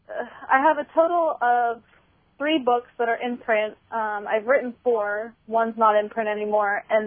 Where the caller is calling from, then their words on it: Pittsburgh, Pennsylvania, United States; I am from Pittsburgh, Pennsylvania.